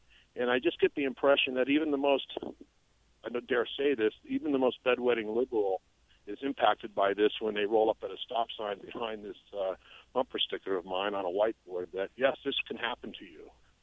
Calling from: Sunridge, Nevada, United States; I'm calling from Sunridge up here in North Douglas County.

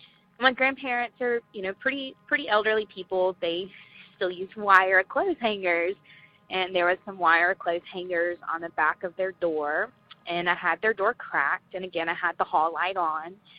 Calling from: Georgia, United States; I'm calling from Georgia.

